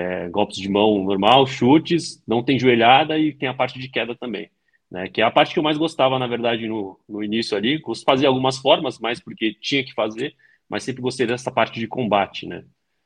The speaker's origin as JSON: {"language": "Portuguese", "town": "Santos", "region": "São Paulo", "country": "Brazil", "said": "Sou de Santos, né, lá é litoral, então tinha o costume de jogar bola na praia"}